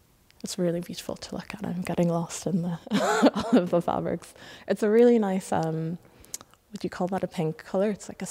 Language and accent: English; Ireland; also born or lived in Nigeria; I'm from Nigeria and I grew up in Ireland